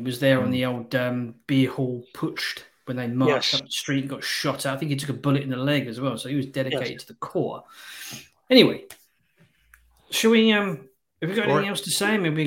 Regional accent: England, United Kingdom; You know, although I didn't ask to be born in England, I am English.

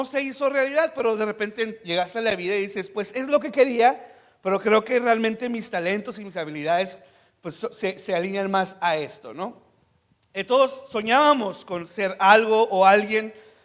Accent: El Paso, Texas, United States; also born or lived in Ciudad Juárez; now in Tijuana, Mexico; Nací en Ciudad Juárez, Chihuahua, crecí en El Paso, Texas. Y hace 8 años me mudé a Tijuana

